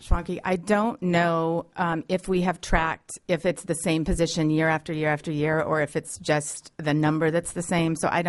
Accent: Anchorage, Alaska, United States; I was born and raised in Anchorage, and went to school

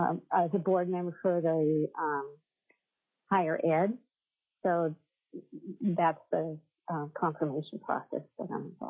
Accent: Hazleton, Pennsylvania, United States; I was born and raised in Hazleton, Pennsylvania, which is a little coal mining community up in the northeastern portion of Pennsylvania.

